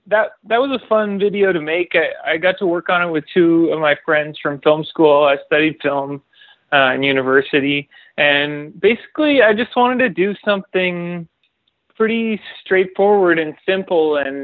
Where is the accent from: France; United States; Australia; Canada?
Canada; Toronto, Ontario; the release show we did in Toronto is kind of my hometown show, and that was really special.